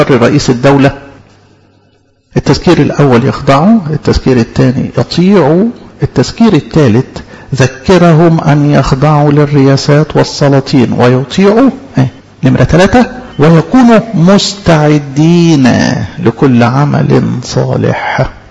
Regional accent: Egypt; اظن احنا كمصريين بقى عندنا خبرة نعمل دراسات في الموضوع ده

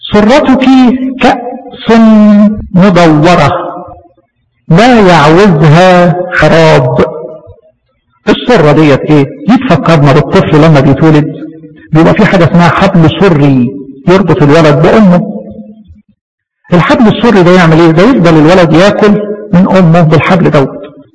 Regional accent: Egypt; عندنا في مصر الى حد ما يعني هو البني ادم يقدر يروح الكنيسة كل يوم، ما ينفعش السبت ينفع الحد ينفع الاثنين، عندنا يعني الدنيا سهلة شوية عن عندكم

